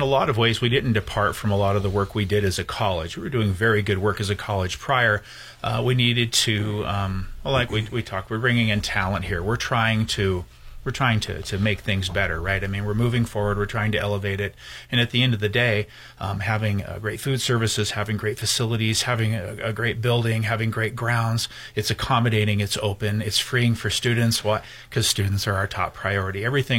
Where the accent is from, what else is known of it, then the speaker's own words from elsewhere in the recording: Oregon, United States; now in Wyoming, United States; So I came from Oregon Market out there. I lived on the coast.